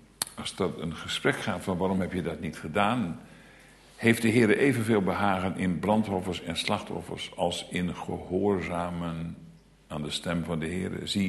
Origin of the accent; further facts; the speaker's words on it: Schildwolde, Groningen, Netherlands; opgegroeid in Schildwolde, Slochteren, dat zijn de grotere plaatsen van een noordelijke provincie.